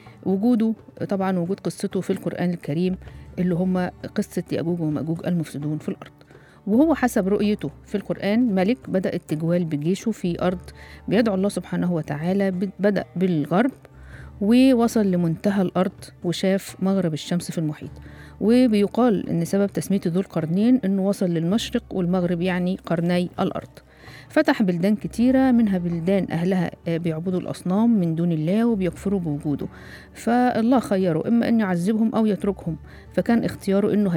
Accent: Egypt; لكن الاجابه الاكبر والاشهر ان هو موجود عندنا في مصر

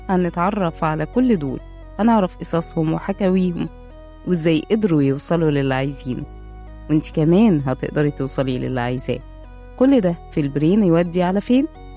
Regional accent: Egypt; عشان احنا مصريين بس بنقول ده

